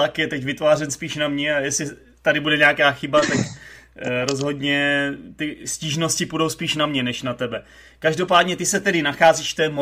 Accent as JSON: {"language": "Czech", "region": "Prague", "country": "Czechia", "tie": "born or raised there", "said": "já jsem se narodil v Praze a dlouhá léta jsem v Praze žil, studoval jsem tam střední školu"}